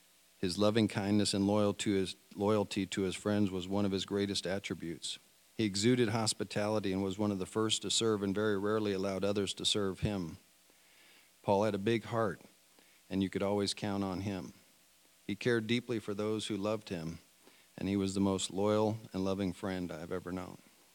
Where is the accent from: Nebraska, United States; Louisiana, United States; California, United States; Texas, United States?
Texas, United States; Fort Worth; he loved being from Fort Worth and the fun memories we cherished growing up in Cowtown.